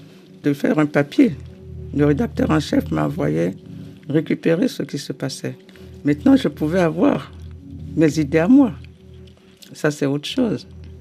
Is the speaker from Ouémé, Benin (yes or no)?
yes; Porto-Novo, Ouémé, Benin; born there; Je suis née à Porte-Nouveau.